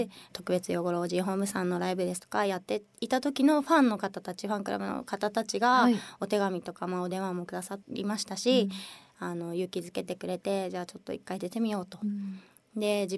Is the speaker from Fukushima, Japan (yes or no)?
yes; Namie, Fukushima, Japan; 歌っている私ももちろん浪江町出身で福島県産なわけです